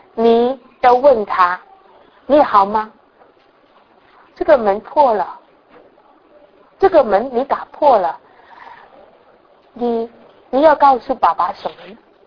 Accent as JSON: {"language": "Chinese", "country": "China", "lives_now": "United States", "said": "所以我们中国人的家庭，人家客人来了，你要打个招呼"}